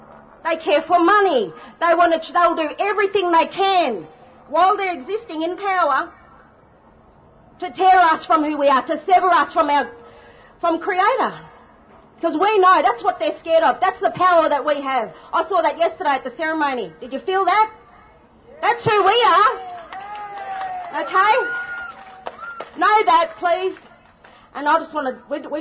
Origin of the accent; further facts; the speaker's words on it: Melbourne, Victoria, Australia; born there; I'm a Gunyandi woman. I was born on Wurundjeri country, also known as Melbourne.